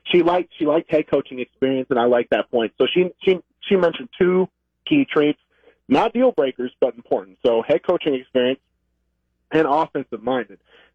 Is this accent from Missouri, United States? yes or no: no; Clarksville, Tennessee, United States